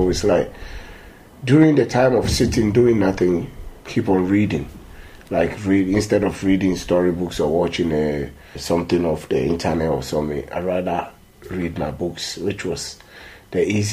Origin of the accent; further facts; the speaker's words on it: Dundee, Scotland, United Kingdom; I'm from Dundee.